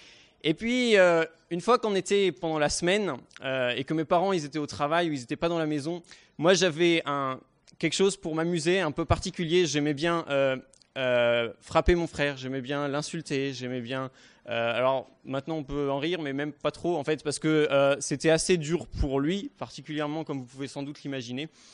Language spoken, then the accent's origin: French; Normandy, France; donc je viens de Normandie, donc j'ai grandi en Normandie, donc j'ai fait une première école de commerce en Normandie aussi.